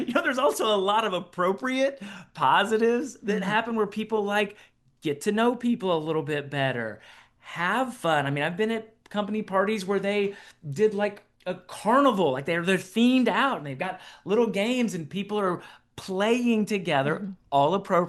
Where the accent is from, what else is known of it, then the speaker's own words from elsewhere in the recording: Ohio, United States; Well, that's the beauty of being born and raised in Ohio.